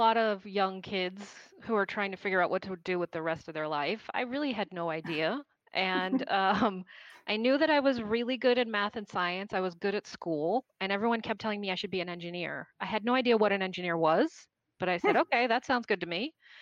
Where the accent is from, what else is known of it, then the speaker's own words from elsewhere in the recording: Massachusetts, United States; now in California, United States; I grew up in Massachusetts, so I'm from the East Coast.